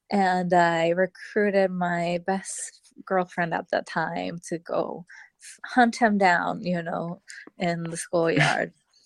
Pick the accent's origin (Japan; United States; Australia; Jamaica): Japan; Yes, I grew up in Japan.